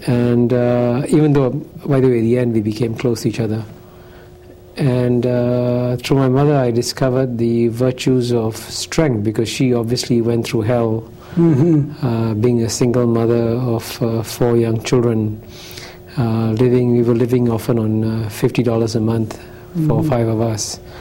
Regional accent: Singapore; I was born in Singapore in 1948. It was then a British colony, and it was then a typical poor developing country, and my family came from fairly modest circumstances.

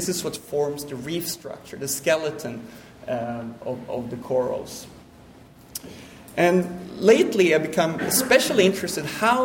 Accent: Sweden; English is a second language; I'm from Sweden. The weather is indeed miserable in Sweden. It's very cold. I was from about just north of 60 degrees north

